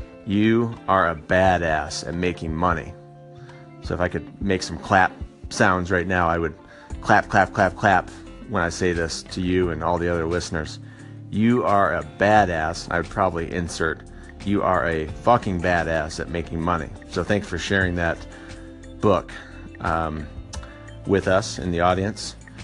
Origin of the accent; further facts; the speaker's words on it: Flint, Michigan, United States; now in Aspen, United States; I grew up outside of Flint, Michigan. You've all heard of Flint with the water crisis. And now I live near Aspen, Colorado.